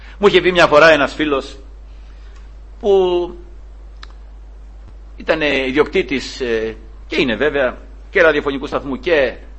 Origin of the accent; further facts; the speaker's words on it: Peloponnese, Greece; Σαν ακριβώς αυτό που είναι στα μέρη μου εκεί στη Μάνη, στον Ταΐγετο, που, εκεί που στανεύαμε εκεί με τον πατέρα μου, στον αυλό το λέμε εκεί.